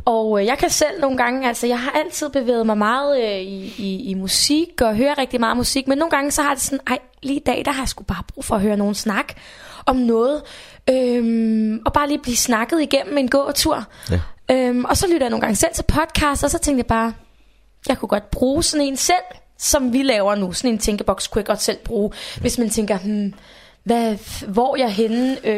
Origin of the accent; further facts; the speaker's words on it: Region of Southern Denmark, Denmark; accent: Funen dialect; Jeg har fået at vide, at jeg skal smide den der fynske dialekt, og min dialekt, den er sådan lidt, ja.